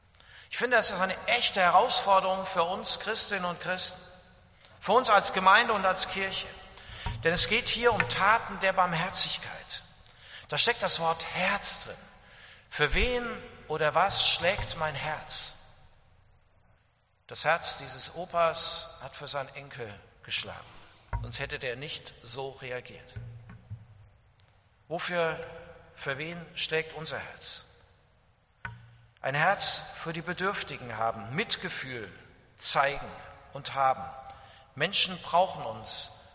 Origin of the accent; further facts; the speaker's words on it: Dillenburg, Hesse, Germany; mitten im Wald in Dillenburg, wo ich herkomme.